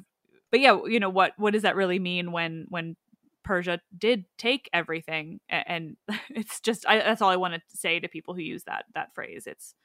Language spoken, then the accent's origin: English; Canada; I'm Canadian